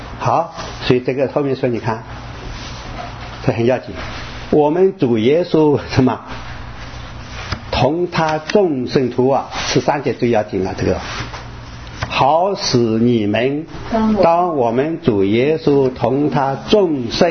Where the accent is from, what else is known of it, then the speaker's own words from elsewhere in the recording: Taiwan; also born or lived in Hunan, China; 我是中国出生到台湾。